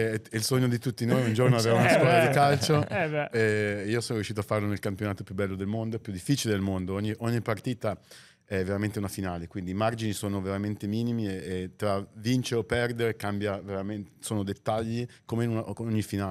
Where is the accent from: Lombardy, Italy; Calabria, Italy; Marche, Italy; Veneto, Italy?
Lombardy, Italy; sono cresciuto qua fuori Milano, con la palla tra i piedi, giocando nel campetto